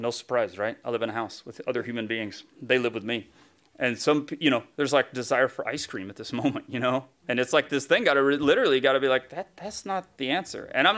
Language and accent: English; the South, United States; Growing up in the South, you needed suits probably more than you do here.